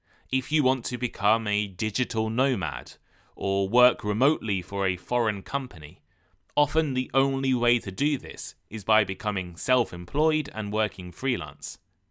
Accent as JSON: {"language": "English", "country": "United Kingdom", "said": "I'm from the United Kingdom."}